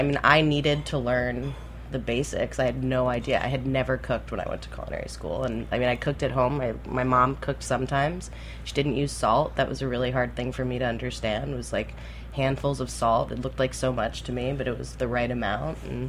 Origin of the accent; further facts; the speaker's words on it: Key West, Florida, United States; because I grew up in Key West, and that was a big deal there.